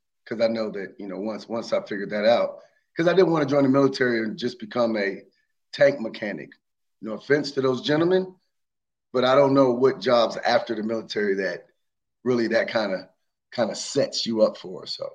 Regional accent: Dayton, Ohio, United States; Okay, well, I'm originally from Dayton, Ohio, and so from Dayton, I joined the military.

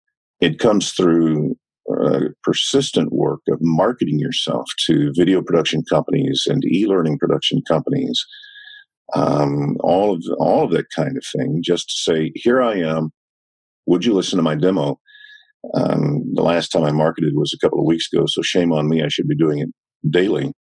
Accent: the South, United States; accent: Southern; I am from the South. And so, you know, if they want something that's more Midwestern, I can do that, but I have to really focus on it and get rid of the Southern accent.

